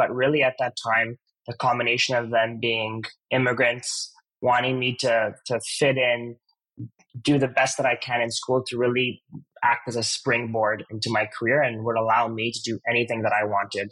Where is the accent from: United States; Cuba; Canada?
Canada; Montreal, Quebec; I would say life growing up was pretty great.